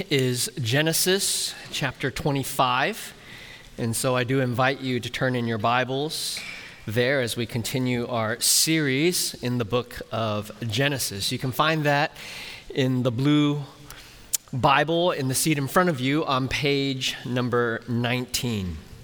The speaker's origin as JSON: {"language": "English", "region": "California", "country": "United States", "moved": "as an adult", "lives_now": "Minnesota, United States", "said": "I'm not one of those Swedish immigrants. I'm a transplant from California, and so my kids know that we root for the 49ers because I grew up watching Steve Young and Jerry Rice."}